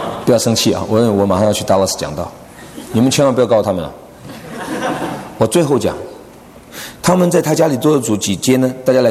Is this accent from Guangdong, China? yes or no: yes; Guangdong, China; 因为我是广东人